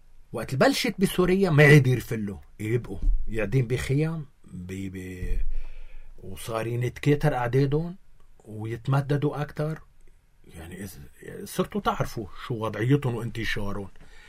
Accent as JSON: {"language": "Arabic", "country": "Lebanon", "said": "نحن كلبنانيين،"}